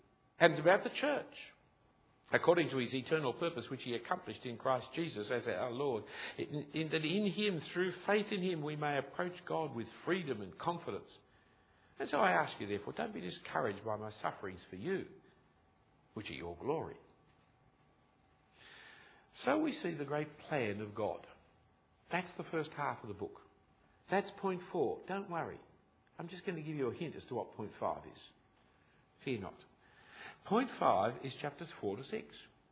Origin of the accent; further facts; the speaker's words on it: Australia; it's just I'm an Australian, I've got good grounds for it.